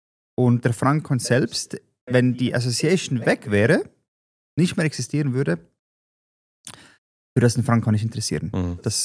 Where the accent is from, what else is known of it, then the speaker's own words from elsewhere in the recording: Switzerland; Und als Schweizer hier aufgewachsen und sehr stark verbunden auch mit der Schweizer Kultur